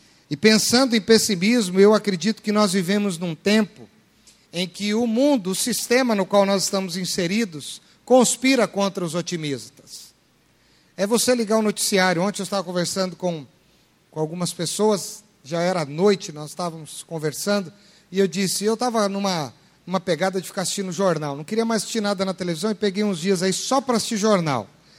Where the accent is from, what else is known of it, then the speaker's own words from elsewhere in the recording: Maringá, Paraná, Brazil; now in Londrina, Brazil; Mora gente assim aqui em Londrina ou não? Ou só lá de Maringá, de onde eu vim?